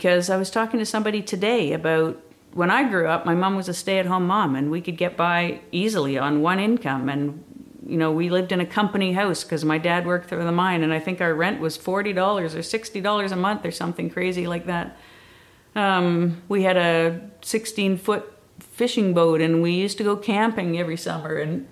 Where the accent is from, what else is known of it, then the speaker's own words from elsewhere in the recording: Quebec, Canada; born there; also born or lived in Northern Ontario / Fort McMurray; now in Salmon Arm, Canada; I would say I'm completely rootless. I'm not really from anywhere. I was born in Quebec. I spent a lot of time in Northern Ontario. I lived as far north as you can go in BC without leaving the province. I lived in Fort McMurray during my teenage years.